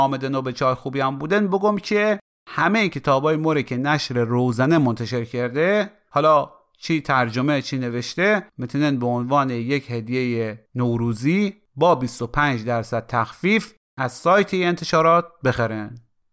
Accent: Mashhad, Razavi Khorasan, Iran; accent: Mashhadi; برخلاف نظر خیلی ها که خودشان رو مشهدی و خراسانی میدنن، این لهجه ما اصلا غلیظ نیستا

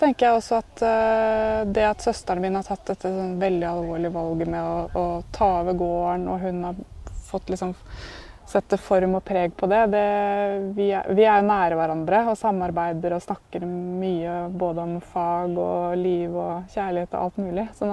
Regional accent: Askim, Østfold, Norway; fordi de har skjønt at jeg født og oppvokst i Askim

